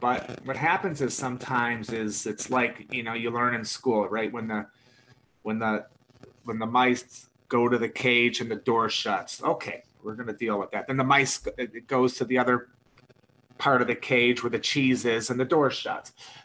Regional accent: Detroit, Michigan, United States; like a Danton Cole, who I grew up with in Detroit, became good friends with him

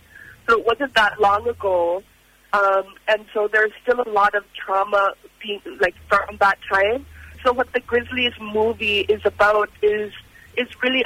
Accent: Kugluktuk, Nunavut, Canada; I'm from Kogloktok, Nunavut, which is a tiny community of about 1,200, it's a village of about 1,200 people, Inuit, mainly Inuit

